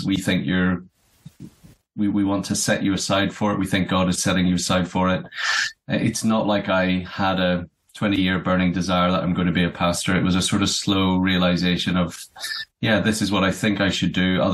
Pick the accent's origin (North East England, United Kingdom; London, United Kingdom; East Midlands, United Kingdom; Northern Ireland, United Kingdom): Northern Ireland, United Kingdom; Belfast; now in Aberdeen, United Kingdom; We live in Aberdeen in the northeast of Scotland. We have four children. And I'm from Belfast originally, Northern Ireland.